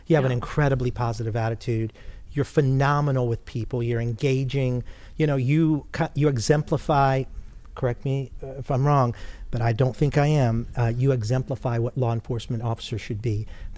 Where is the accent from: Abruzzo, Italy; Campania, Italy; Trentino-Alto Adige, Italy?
Campania, Italy; Naples; I grew up in Europe, and we lived in Naples, Italy.